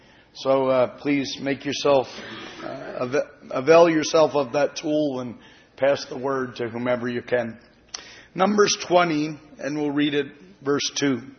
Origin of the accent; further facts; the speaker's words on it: Reading, Pennsylvania, United States; as was announced. I'm from Reading, Pennsylvania. I was born about 20 minutes from where I currently live